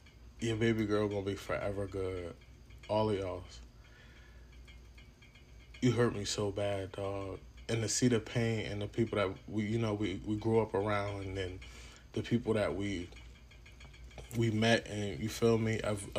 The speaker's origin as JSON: {"language": "English", "town": "Asbury Park", "region": "New Jersey", "country": "United States", "said": "If you know me, I'm from one square mile. I'm from Asbury Park, New Jersey."}